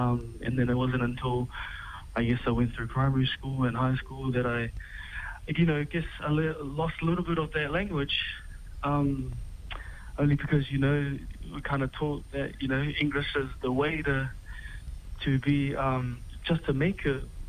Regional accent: New Zealand; So I was born in New Zealand, brought up with my Samoan family, sort of oscillating between my Aitutaki and Mangaian family. So I'm half bit of both. Grew up with my grandmother who couldn't speak English

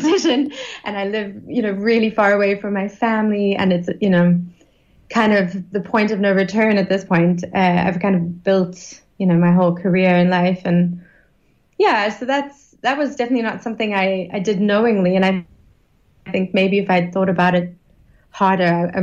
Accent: Rivonia, Gauteng, South Africa; I grew up in Ravonia, but I had no idea that all this like really important stuff happened in Ravonia.

